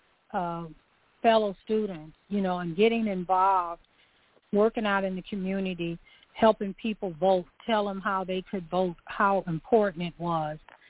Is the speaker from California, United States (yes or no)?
no; Chicago, Illinois, United States; I was a teenager in the 60s. So I was in Chicago growing up on the South Side after the riots